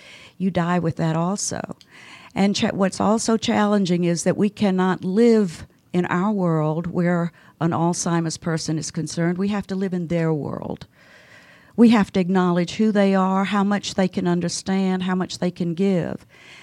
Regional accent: Atlanta, Georgia, United States; I was born in Atlanta, Georgia, graduated from Grady High School.

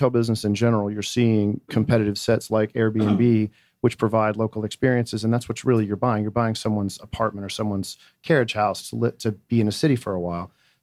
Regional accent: Atlanta, Georgia, United States; as somebody who grew up here, I went to high school here. I grew up in Atlanta.

